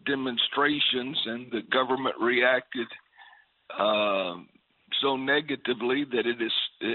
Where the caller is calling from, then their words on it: Lynchburg, Virginia, United States; I'm in Lynchburg, Virginia.